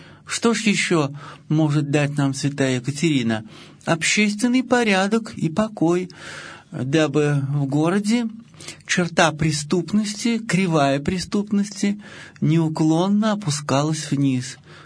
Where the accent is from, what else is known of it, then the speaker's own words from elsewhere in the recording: Ural, Russia; Чем же мы, уральцы, хуже?